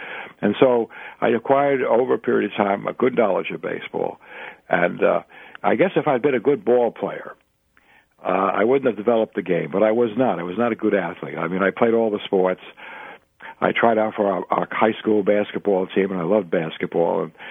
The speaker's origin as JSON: {"language": "English", "region": "New York", "country": "United States", "said": "I was raised on Joe DiMaggio, coming from New York, and I loved baseball."}